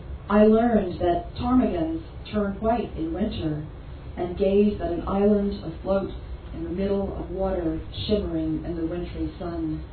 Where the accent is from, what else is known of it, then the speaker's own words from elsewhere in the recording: New Orleans, Louisiana, United States; moved away as an adult; now in Toronto, Canada; I'm from New Orleans originally, but I moved up to Toronto from New Orleans in 2005.